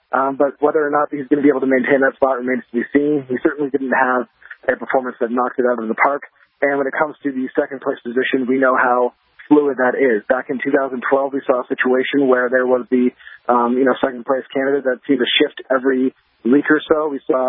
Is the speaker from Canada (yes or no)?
no; California, United States; I'm from Northern California, but I used to come up to Southern California a lot, so it's just great to be back in my home, you know, state.